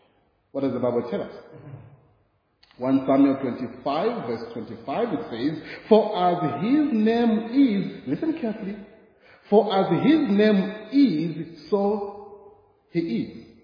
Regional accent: Kempton Park, Gauteng, South Africa; I come from Kempton Park and I'm lecturing at Nkanya

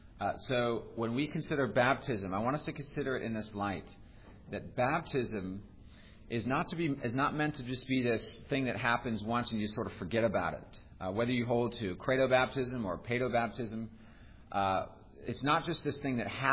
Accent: California, United States; now in Charleston, United States; I grew up in California. I was converted at Clemson University in South Carolina. I feel like a South Carolinian. I married a South Carolina girl, hence that's where I'm living now, in Charleston.

